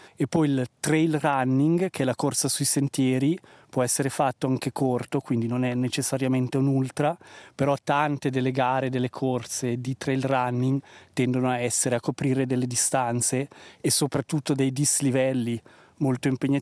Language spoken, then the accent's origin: Italian; Cureglia, Ticino, Switzerland; now in Neuchâtel, Switzerland; ho 46 anni, vivo a Neuchâtel ma sono cresciuto a Coreglia in Ticino